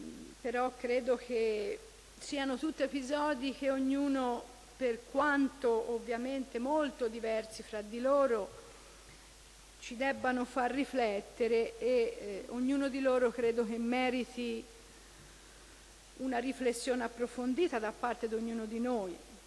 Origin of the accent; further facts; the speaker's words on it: Tuscany, Italy; come cittadini, come rappresentanti dei cittadini, come toscani